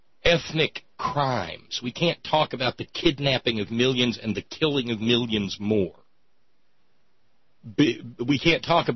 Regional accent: Alabama, United States; I grew up in Alabama, but I'd never been to Selma.

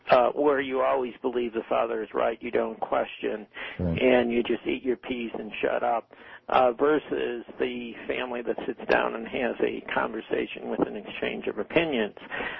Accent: Chicago, Illinois, United States; we're from Chicago, and it's had a very nasty history of machine politics

